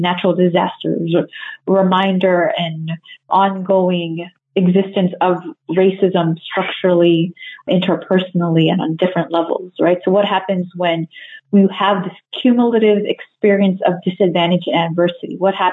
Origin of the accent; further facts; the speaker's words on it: California, United States; So in my home state of California, we had natural wildfires